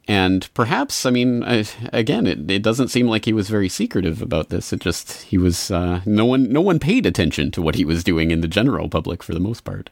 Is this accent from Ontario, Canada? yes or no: no; Calgary, Alberta, Canada; I am from Calgary.